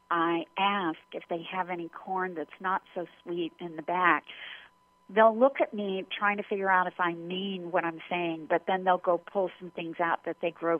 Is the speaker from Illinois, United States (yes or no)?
no; Corbin, Kentucky, United States; born or raised there